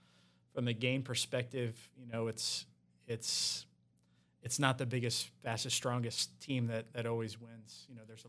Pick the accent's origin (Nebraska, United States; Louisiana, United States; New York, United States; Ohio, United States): Ohio, United States; St. Henry; I was born and raised in St. Henry, actually. I was a graduate of 2007.